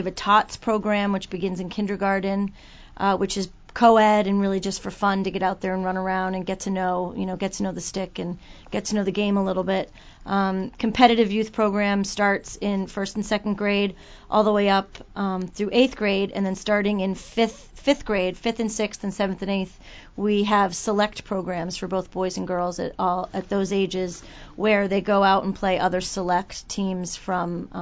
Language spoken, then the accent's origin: English; Newburyport, Massachusetts, United States; Okay, well, I grew up in Newburyport, and I went to college at Georgetown University, where I played for 4 years, and then went to work in New York City and found myself in San Francisco